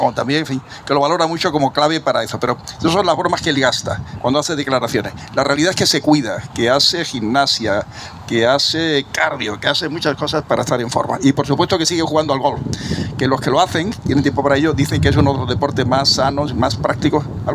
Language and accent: Spanish; Málaga, Andalusia, Spain; como malagueño y como alcalde de Málaga